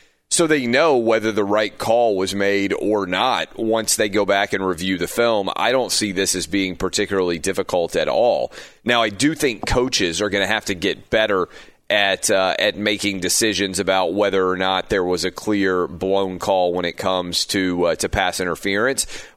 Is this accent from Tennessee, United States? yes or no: yes; Tennessee, United States; my home state of Tennessee is debating whether or not to allow sports gambling.